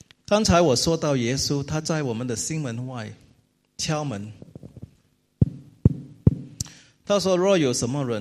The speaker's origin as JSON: {"language": "Chinese", "country": "China", "said": "我的母亲是海南人，我的妻子是上海人，我是中国人"}